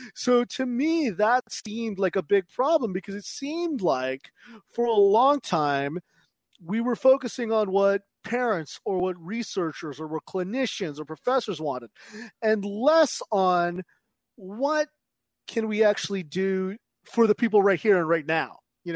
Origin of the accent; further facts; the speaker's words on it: California, United States; I grew up in Southern California.